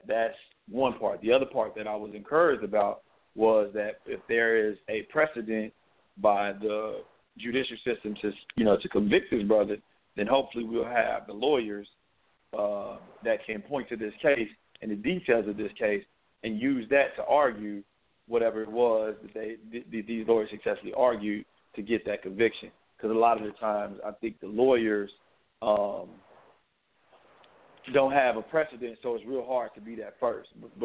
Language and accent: English; Gary, Indiana, United States; I grew up in Gary, Indiana, 99% black at the time.